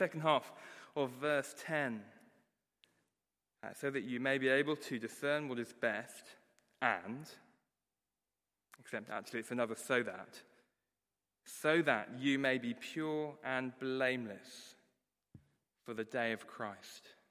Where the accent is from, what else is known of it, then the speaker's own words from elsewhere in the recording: England, United Kingdom; And I've found that a bit difficult, actually, as an English cricket fan.